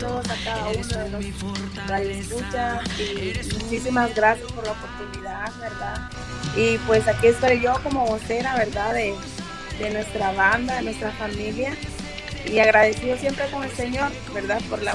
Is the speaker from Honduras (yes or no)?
yes; Honduras; born there; moved away; somos hondureños, ¿verdad? Muy agradecidos, muy orgullosos de haber nacido en tierras hondureñas. Mi esposo y yo emigramos aquí hace como aproximadamente más de 20 años.